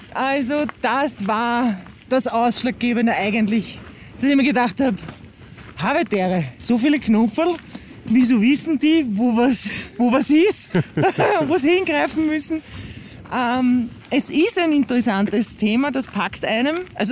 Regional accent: Vienna, Austria; ich als Kind auf der Schaukel gesessen bin, bei mir im sehr großen Spielplatz, und da ist die Einflugschneise. Wenn, also im 16. Bezirk in Otterkring

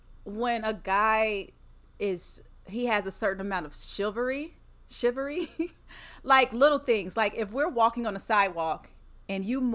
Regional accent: Lexington, United States; But this girl from my hometown, Lexington, she posted, she's married, by the way, with two kids.

